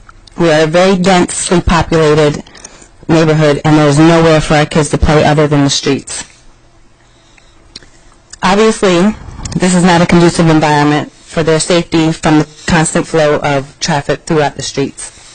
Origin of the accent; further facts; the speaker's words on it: Edgemore, United States; Growing up in Edgemore, my friends and I had three playgrounds and a basketball court within the neighborhood to choose from